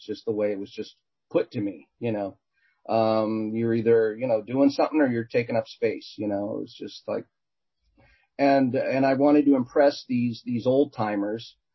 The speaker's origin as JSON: {"language": "English", "region": "California", "country": "United States", "said": "you know, we're from Southern California."}